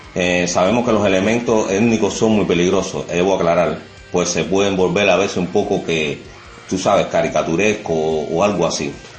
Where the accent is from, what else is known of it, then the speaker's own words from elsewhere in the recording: Cuba; darle quizás un enfoque no solamente como cubanos, sino también como latinoamericanos, que es como tal lo que somos.